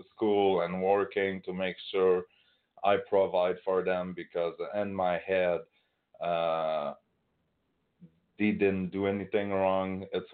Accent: Quebec, Canada; I was born in 1981. I'm from Quebec, just in case people didn't realize it.

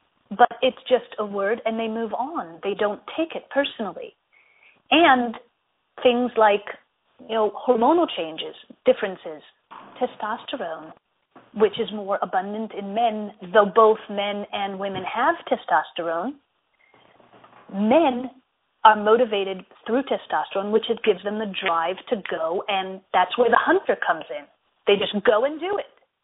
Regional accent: Israel; I grew up in Israel, and by the time I was in high school, I experienced two wars. I lived in a state where there was constant threat of terror.

